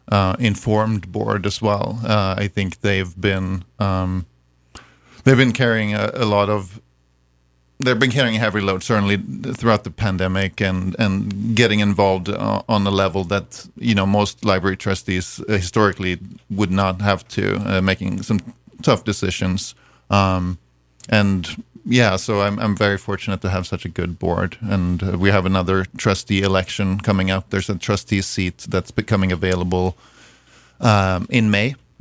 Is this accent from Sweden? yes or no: yes; Gothenburg, Västra Götaland, Sweden; now in United States; I'm originally from Sweden, Gothenburg, Sweden, and I've lived in the U.S. since 2011.